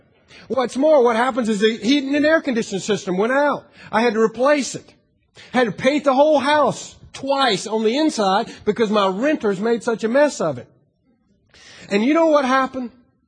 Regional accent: Winston-Salem, North Carolina, United States; growing up in Winston-Salem, North Carolina, I lived in a bubble.

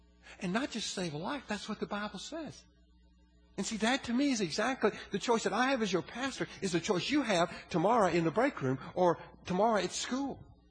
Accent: Orangeburg, South Carolina, United States; also born or lived in Winston-Salem; when I was growing up in Orangeburg, South Carolina, in Winston-Salem, North Carolina, as an adult

